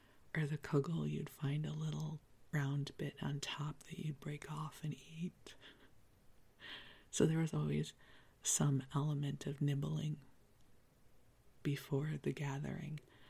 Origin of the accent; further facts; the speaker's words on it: Midwest, United States; Yes, especially growing up in the Midwest, it would be cold.